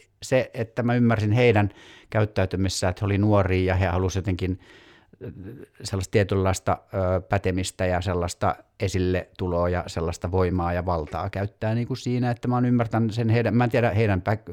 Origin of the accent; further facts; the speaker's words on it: Hamina, Kymenlaakso, Finland; Haminasta. Joo. Sellaisesta pikkukylästä kuin Neuvoton.